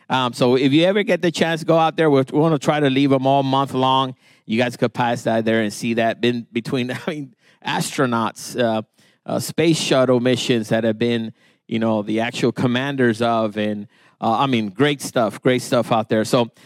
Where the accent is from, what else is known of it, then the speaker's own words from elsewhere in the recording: Puerto Rico; of course, I'm from Puerto Rico